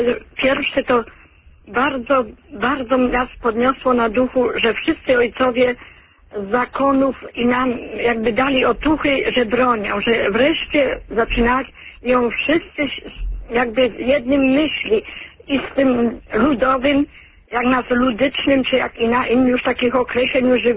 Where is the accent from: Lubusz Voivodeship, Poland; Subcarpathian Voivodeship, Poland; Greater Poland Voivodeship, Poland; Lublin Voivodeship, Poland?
Greater Poland Voivodeship, Poland; Poznań; ale ja jestem poznanianką, jestem dumna z tego